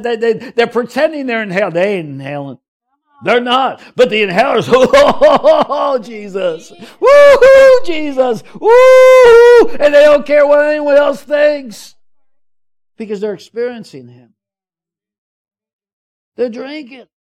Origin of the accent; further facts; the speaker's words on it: New York, United States; I'm always in a hurry because I'm from New York originally.